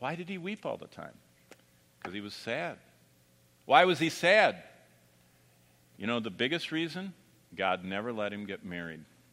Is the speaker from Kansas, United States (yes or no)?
no; Michigan, United States; My pastor was in the hospital when I was growing up in Michigan 50 years ago